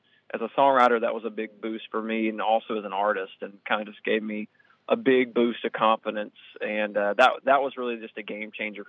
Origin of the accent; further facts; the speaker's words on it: Georgia, United States; I mean, I grew up in Georgia, you know, in a little mountain town, and grew up singing in church